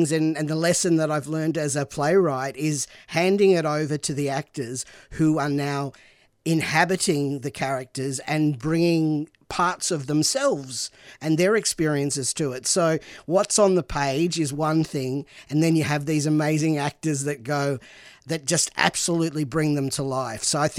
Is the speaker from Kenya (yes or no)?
no; Bendigo, Victoria, Australia; So I'm from Bendigo, regional area